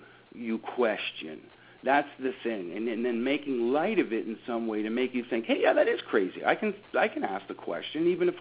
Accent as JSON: {"language": "English", "region": "Ontario", "country": "Canada", "said": "I'm from Ontario, Canada."}